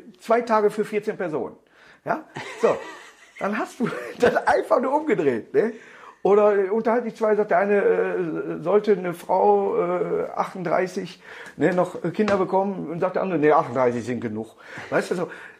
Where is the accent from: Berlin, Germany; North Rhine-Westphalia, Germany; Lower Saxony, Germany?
North Rhine-Westphalia, Germany; Duisburg; born there; in Neudorf, wo ich geboren bin